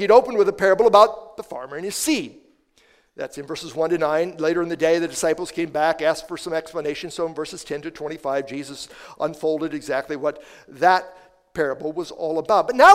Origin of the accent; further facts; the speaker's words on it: Iowa, United States; When I was growing up, I grew up in Iowa, rural Iowa, central Iowa, you know, farm country